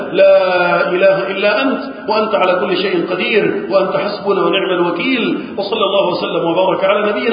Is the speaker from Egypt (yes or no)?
yes; Egypt; اللهم احفظ بلدنا مصر وسائر بلاد المسلمين من الفتن.